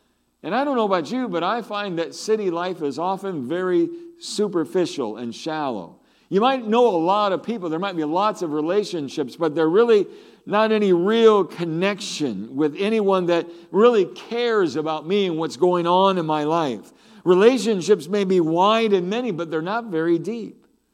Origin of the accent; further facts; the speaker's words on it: Vancouver, British Columbia, Canada; I think sometimes that we as Canadian Vancouver Christians are so self-sufficient and prosperous